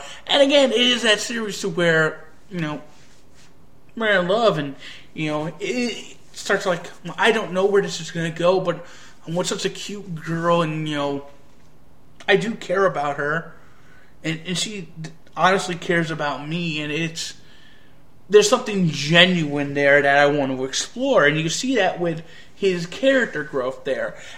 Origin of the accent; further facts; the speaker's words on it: England, United Kingdom; and I'm from England, and they're such a bore to me.